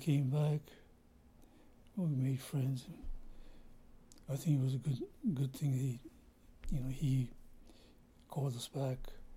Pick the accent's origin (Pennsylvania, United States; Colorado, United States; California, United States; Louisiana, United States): California, United States; King City; born there; also born or lived in Japan; Yeah, I was born in California, King City, just 100 miles north.